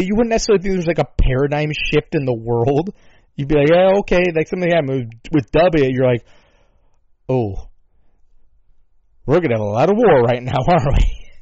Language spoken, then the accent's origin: English; Chicago, Illinois, United States; Again, like I say, I'm from Chicago here.